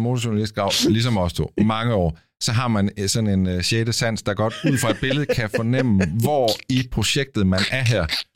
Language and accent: Danish; Kolding, Region of Southern Denmark, Denmark; der var en i min hjemby, altså i Kolding